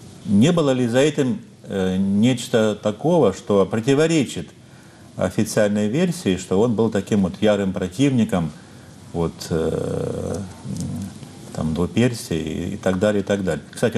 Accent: Luhansk Oblast, Ukraine; я из Донбасса родом, у нас единственный храм на Луганщине, это поселок Городищ, вот, Успенский храм.

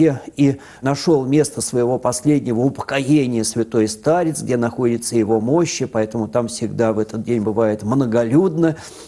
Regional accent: Russia; мы русские, что мы из России, мы православные.

